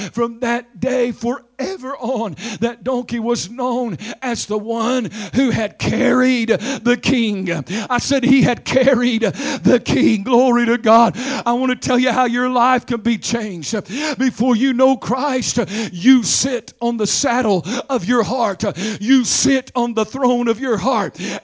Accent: Oklahoma, United States; If you're offended by this, remember I'm from Oklahoma.

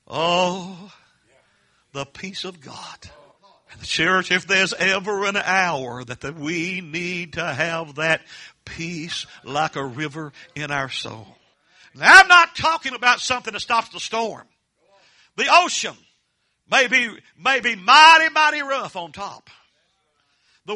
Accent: Kentucky, United States; I told him I was from Jackson County, Kentucky, where the moon still have come over the hill and jugs.

